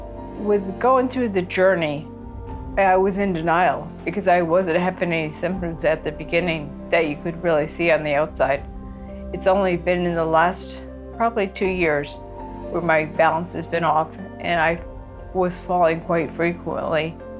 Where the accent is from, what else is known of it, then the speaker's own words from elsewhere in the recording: Branford, Connecticut, United States; I'm from Brantford, Connecticut.